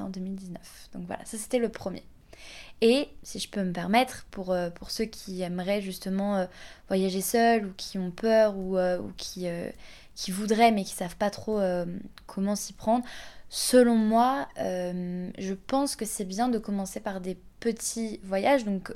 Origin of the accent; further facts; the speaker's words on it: Lyon, Auvergne-Rhône-Alpes, France; j'ai 23 ans. Je suis originaire de Lyon.